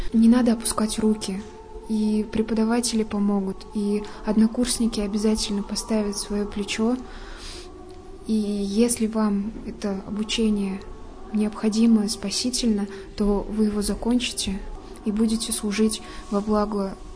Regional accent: Ulyanovsk, Ulyanovsk Oblast, Russia; Из Ульяновско-Симбирска.

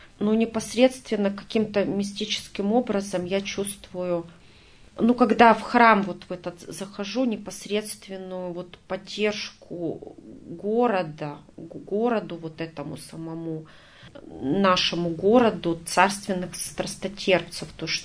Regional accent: Yekaterinburg, Sverdlovsk Oblast, Russia; born there; что я тоже родилась именно в Екатеринбурге и оказалась, ну, соприкосновение какое-то с этой темой.

